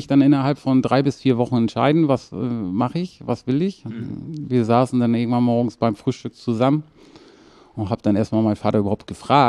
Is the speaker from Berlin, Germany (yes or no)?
no; Kiel, Schleswig-Holstein, Germany; Also aufgewachsen bin ich in Kiel-Mettenhof.